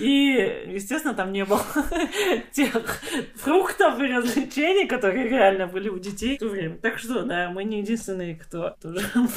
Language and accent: Russian; Kazakhstan; first language Kazakh; Russian is a second language; можно же обо всем писать на казахском. О вязании, о сериалах, об отношениях, о любви. И, ну, типа, это просто язык. Ну, мой родной язык.